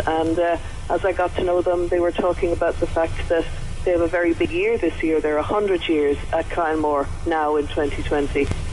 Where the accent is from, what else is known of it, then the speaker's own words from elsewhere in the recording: Galway, Connacht, Ireland; but I am from the West. I'm a Galway woman, so I knew the Abbey.